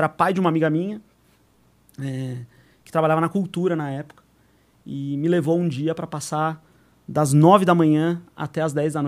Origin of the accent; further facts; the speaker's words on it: São Paulo, Brazil; Eu queria ficar em São Paulo, eu sou de São Paulo.